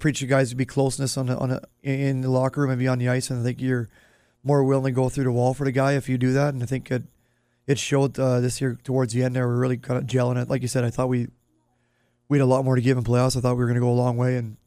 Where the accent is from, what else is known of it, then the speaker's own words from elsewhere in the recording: Canada; as a kid growing up in Canada, you don't get much better than that.